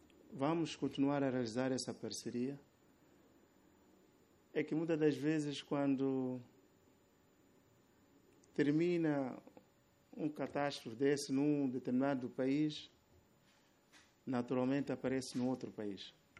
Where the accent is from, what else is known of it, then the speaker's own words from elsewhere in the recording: Mozambique; uma das coisas que nós temos como moçambicanos é que somos muito unidos.